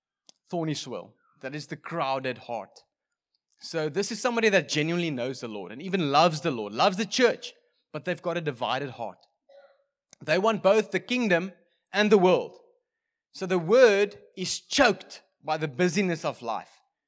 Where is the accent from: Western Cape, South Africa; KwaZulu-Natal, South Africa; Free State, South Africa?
Free State, South Africa; I come from the Free State, so there's like proper thunderstorms over there.